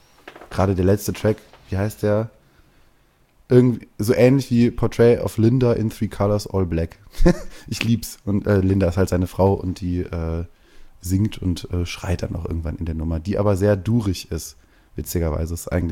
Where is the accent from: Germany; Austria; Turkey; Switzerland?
Germany; North Rhine-Westphalia; ich komme aus dem Pott